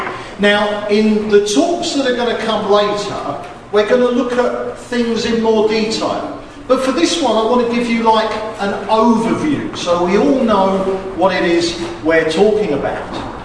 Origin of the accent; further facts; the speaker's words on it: England, United Kingdom; now in United States; because I'm an Englishman in America, I'm just going to assume on the assumption that Americans are ignorant about everything.